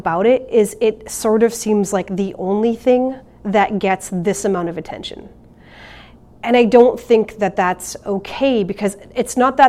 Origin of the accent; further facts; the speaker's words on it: Winnipeg, Manitoba, Canada; now in Iowa City, United States; I'm Plains Cree Salto of the George Gordon First Nation in Saskatchewan, Canada. I grew up in Winnipeg, Canada, which is a very Indigenous city, and I've been living in Iowa City for 14 years.